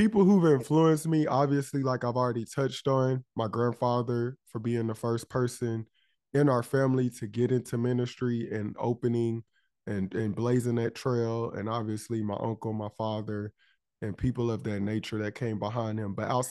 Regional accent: Palestine, Texas, United States; a lady from my hometown of Palestine, Texas.

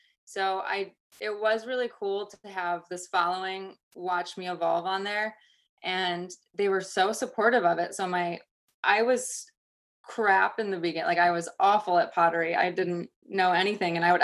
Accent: New York, United States; now in Tampa, United States; I'm from upstate New York. So I'm more in the country, Rolling Hills area.

